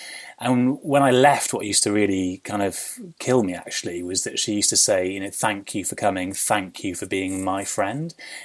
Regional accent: Wales, United Kingdom; We were a really close family growing up in Wales and we saw them every week.

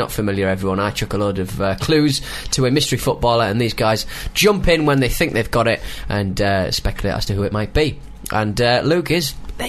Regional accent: Gateshead, North East England, United Kingdom; born there; I was born in Gateshead.

